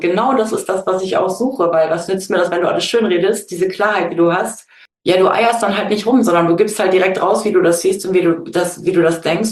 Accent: North Rhine-Westphalia, Germany; also born or lived in Saxony; Genau, NRW Münster, also zwischen Münster, Steinfurt und Rheine wohne ich. Aber ich bin tatsächlich geboren in Sachsen.

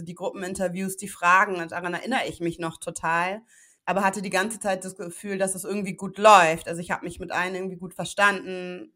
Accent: Hamburg, Germany; ich komme aus Hamburg-Mümmelmannsberg, aus dem Hamburger Osten, einem sogenannten sozialen Brennpunkt.

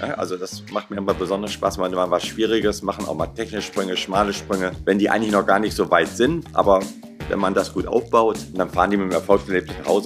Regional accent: Kassel, Hesse, Germany; Nein, ich komme aus Kassel. Ich bin Nordhesse.

